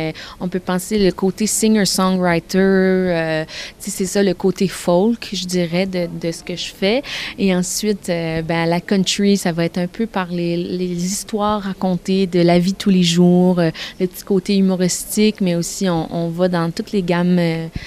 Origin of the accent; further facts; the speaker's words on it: Acadia, Canada; quand on vient de l'Acadie, ben, on a notre façon de parler, de voir les choses, on a notre culture